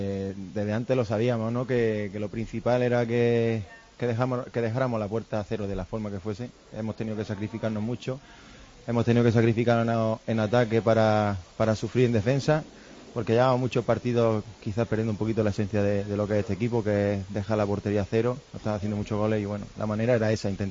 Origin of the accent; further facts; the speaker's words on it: Jaén, Andalusia, Spain; now in Eibar, Spain; yo soy de Jaén y bueno, yo muchos años fuera de mi tierra